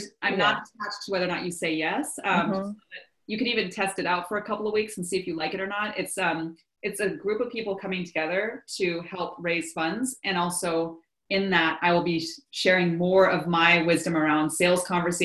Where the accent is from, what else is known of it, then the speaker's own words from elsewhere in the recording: Japan; So I'm half Japanese and I was born and raised over in Japan.